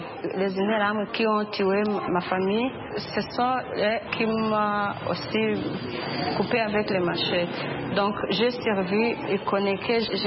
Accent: Kibuye, Western Province, Rwanda; Nous sommes devenus de Kibuye, nous étions à Stade Gatwaro.

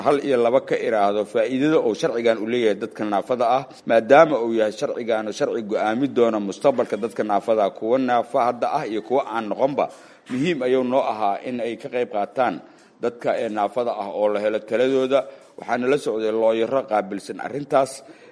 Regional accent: Jubaland, Somalia; Waxaan ka nimid Jubbaland

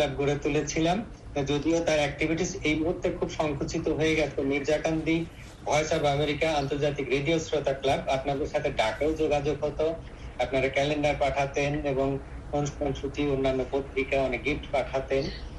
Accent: Faridpur, Dhaka Division, Bangladesh; now in Khulna, Bangladesh; আমি খুলনার বয়রা আবাসিক এলাকায় থাকি আর সরকারি কলেজে অধ্যাপনা করি, আর বেড়ে উঠেছি ফরিদপুরের গ্রামের বাড়িতে।

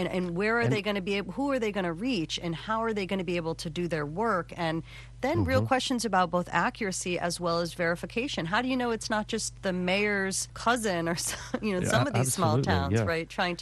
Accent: Connecticut, United States; I grew up in Connecticut and we had a competitive marketplace there with the Hartford Current, several other smaller local papers and cities nearby.

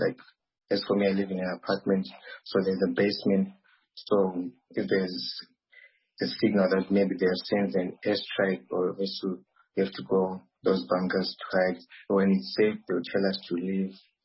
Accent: Zimbabwe; moved away as an adult; now in Chmielnytskyi, Ukraine

